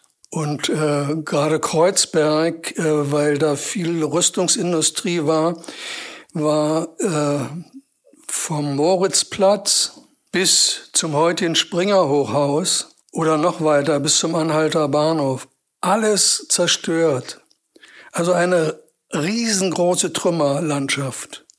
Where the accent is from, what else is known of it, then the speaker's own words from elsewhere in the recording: Seeburg, Warmian-Masurian Voivodeship, Poland; born there; Also geboren bin ich in Seeburg, Ostpreußen, weil damals die Mütter, die schwanger waren, zum Entbinden in ihre Heimatorte zurück konnten.